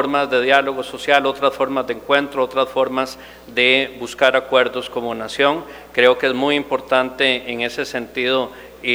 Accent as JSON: {"language": "Spanish", "country": "Costa Rica", "said": "es momento de que como costarricenses volvamos a vernos todos como parte de un mismo país"}